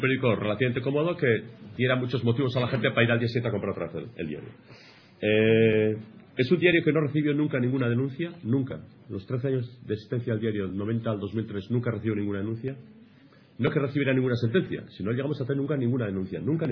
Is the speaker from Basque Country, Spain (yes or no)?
yes; Tolosa, Basque Country, Spain; Yo soy de Tolosa, nadie es perfecto, yo soy de Tolosa.